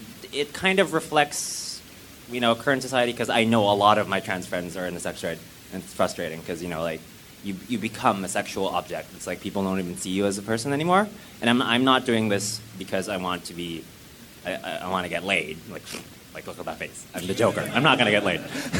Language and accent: English; Canada; just because I'm from Canada, so Canada, we can get married.